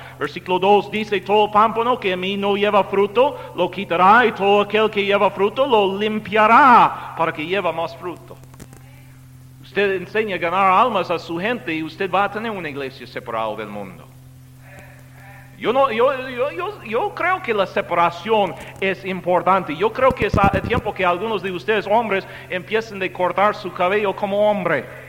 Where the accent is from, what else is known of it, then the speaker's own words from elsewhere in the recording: Carlsbad, California, United States; Yo crecí en Carlsbad, California, Estados Unidos.